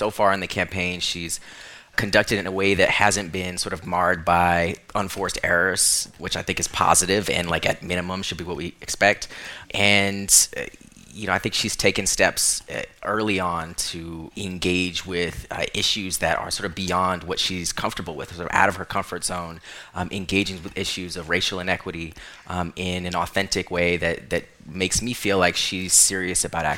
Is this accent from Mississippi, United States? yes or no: no; Orlando, Florida, United States; now in New York, United States; I grew up in Orlando, Florida, and now I live in New York